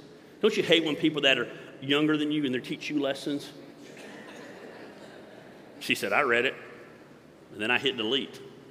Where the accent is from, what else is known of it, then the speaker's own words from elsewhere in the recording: the South, United States; I know it says isn't finished, but I'm from the South. It ain't finished.